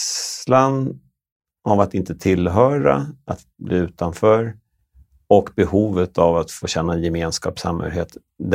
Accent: Danderyd, Stockholm County, Sweden; born there; also born or lived in Vallentuna / Skövde / Libya / Malmö; Jag född på Danderyd. Bodde i Vallentuna första åren. Sen till Skövde. Jag vet inte, till Libyen. Bodde där i 2,5 år. Sen till Skåne, Malmö, Skanör. Sen upp tillbaka till Stockholm.

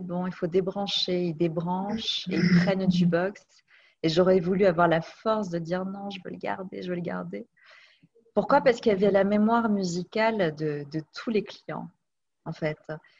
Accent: Paris, Île-de-France, France; born there; je suis née à Paris, dans le 9e arrondissement, dans la même clinique

